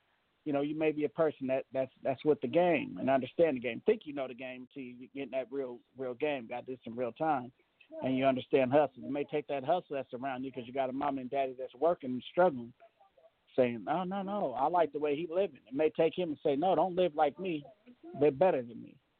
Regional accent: Richmond, California, United States; My neighbor came down the hill because I'm from the Bay Area. I'm a Richmond, California kid.

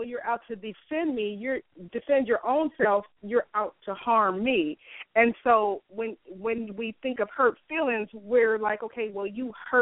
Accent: Pomona, California, United States; And they're going to see … that grew up in Pomona, was born and raised in Pomona.

